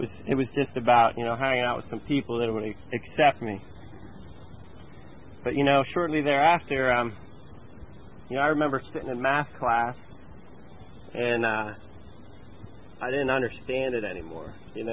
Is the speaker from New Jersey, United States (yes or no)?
no; Altoona, Pennsylvania, United States; I grew up in Altoona, PA, and, you know, I didn't have a bad childhood